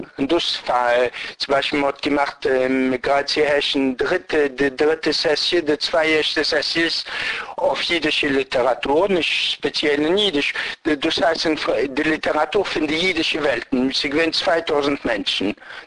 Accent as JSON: {"language": "German", "town": "Dęblin", "region": "Lublin Voivodeship", "country": "Poland", "tie": "born there", "second_language": "German", "said": "ich bin noch geboren in Polen, vor dem Krieg. Ich bin geboren in Juli 35."}